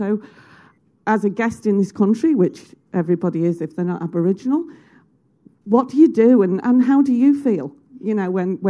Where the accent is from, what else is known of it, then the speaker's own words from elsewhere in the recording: North West England, United Kingdom; I'm an Irish woman brought up in the northwest of England, and a feminist.